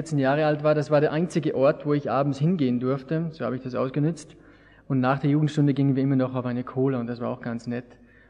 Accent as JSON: {"language": "German", "town": "Schladming", "region": "Styria", "country": "Austria", "tie": "born there", "said": "ich bin geboren in Schladming, das ist da in Österreich, da etwas südöstlich von Salzburg."}